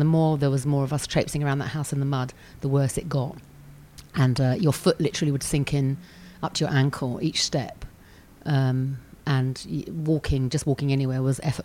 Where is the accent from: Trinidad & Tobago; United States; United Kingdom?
United Kingdom; South of England; I grew up in the South, but... I've always been one of those kids who roamed.